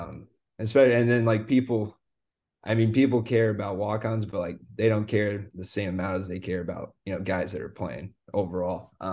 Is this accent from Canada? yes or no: no; Kansas, United States; growing up in Kansas, Danny Manning's like the most popular, most famous man if you're a Kansas fan.